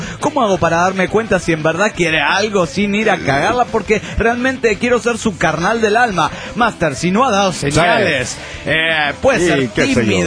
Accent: Venezuela; los venezolanos no hablamos como puertorriqueños

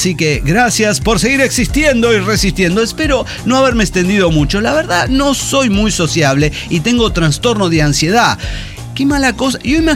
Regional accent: Chetumal, Quintana Roo, Mexico; de Chetumal, Quintana Roo.

